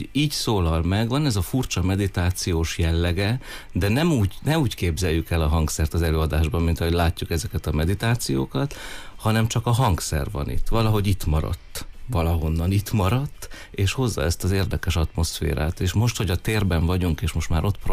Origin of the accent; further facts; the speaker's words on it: Odorheiu Secuiesc, Harghita, Romania; az én életemben udvarhelyiként